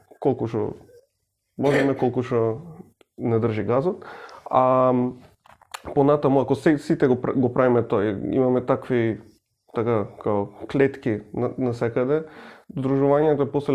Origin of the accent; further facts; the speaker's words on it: Bitola, Pelagonia, North Macedonia; now in Skopje, North Macedonia; јас полот времето и сум во Скопје, ама никош не сум осетил потреба да бидам во Скопје, пошто сум од Битола